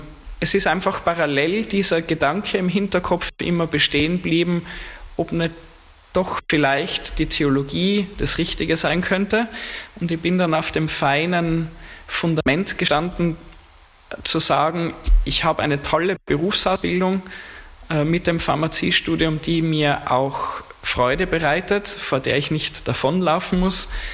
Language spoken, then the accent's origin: German; Upper Austria, Austria; Als gebürtiger Oberösterreicher